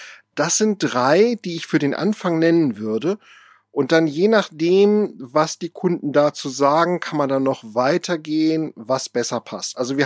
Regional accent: Lower Saxony, Germany; Ich bin in Friesland groß geworden. Dort, wo ich groß geworden bin, im Jeverland, hat man immer darauf geachtet zu sagen, es ist nicht Ostfriesland, es ist Friesland.

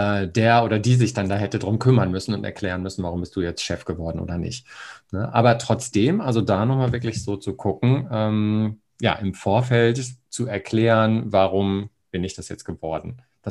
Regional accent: Hamburg, Germany; ich komme ja aus Hamburg und da gibt es den Hagenbecks Tierpark und ein Atlantikhaus.

